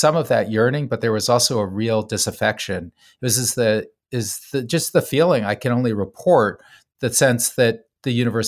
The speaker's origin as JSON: {"language": "English", "town": "New Haven", "region": "Connecticut", "country": "United States", "tie": "born or raised there", "said": "And for me, as someone growing up in New Haven who wasn't a Yale person"}